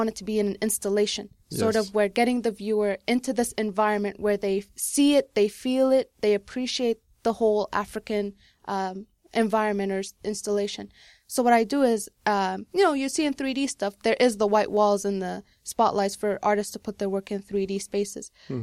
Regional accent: Saudi Arabia; moved away; also born or lived in Liverpool, England / Sudan; I was born in Liverpool, England, and then from there I moved to Saudi Arabia, where I lived there for 13 years. And then from there I moved here. I'm originally from Sudan

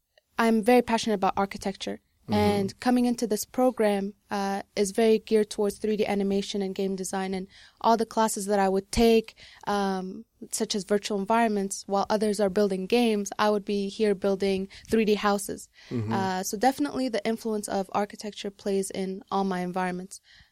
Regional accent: Saudi Arabia; moved away; also born or lived in Liverpool, England / Sudan; I was born in Liverpool, England, and then from there I moved to Saudi Arabia, where I lived there for 13 years. And then from there I moved here. I'm originally from Sudan

